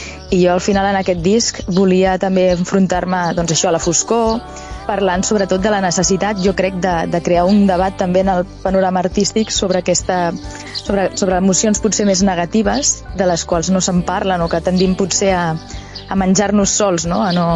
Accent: Tarragona, Catalonia, Spain; jo la veritat és que originalment sóc de Tarragona.

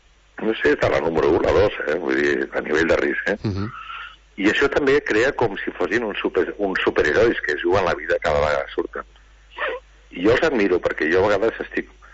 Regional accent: Barcelona, Catalonia, Spain; born there; also born or lived in Menorca; encara que jo vaig néixer a Barcelona

